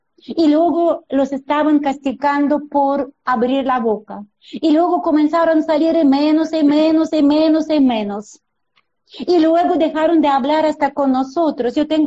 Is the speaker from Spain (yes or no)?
no; Ukraine; Ucrania no necesita orientarse a nadie. Es su territorio, es su tierra. Yo quiero a mi tierra.